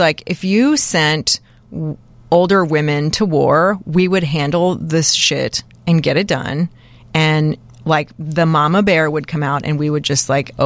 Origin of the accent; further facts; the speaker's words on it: Fort Worth, Texas, United States; Filmed in my hometown of Fort Worth, Texas.